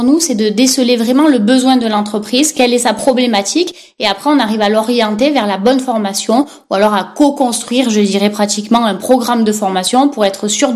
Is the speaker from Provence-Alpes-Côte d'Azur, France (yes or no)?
yes; Digne-les-Bains, Provence-Alpes-Côte d'Azur, France; on est originaire de Digne-les-Bains.